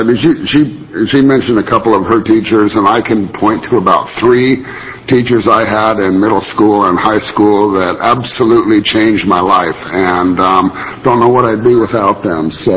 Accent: Roseburg, Oregon, United States; I'm from Roseburg, and I represent Southern Douglas County, parts of Jackson, Josephine, all of Curry, and Coos County up to Coos Bay.

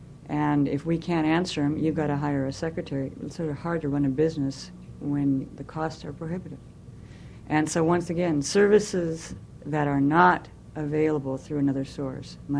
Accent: Portland, United States; I am from Portland

